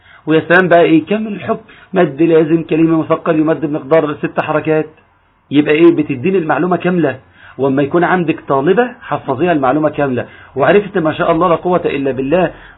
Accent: Egypt; عاوزك تاخد بالك من الراء المرققة عندنا في مصر

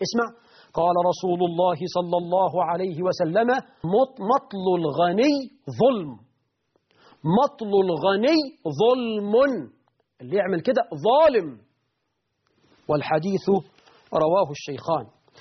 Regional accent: Egypt; عندنا في مصر مثل شيطاني يقول لك السلف تلف والرد خسارة

